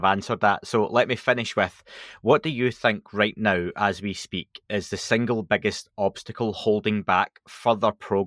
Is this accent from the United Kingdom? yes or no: yes; Scotland, United Kingdom; But I'm Scottish, so, you know, there's always that against me.